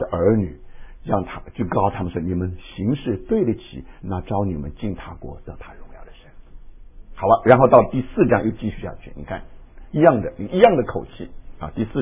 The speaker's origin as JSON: {"language": "Chinese", "country": "China", "said": "因为我不是日本人嘛，我是中国人嘛"}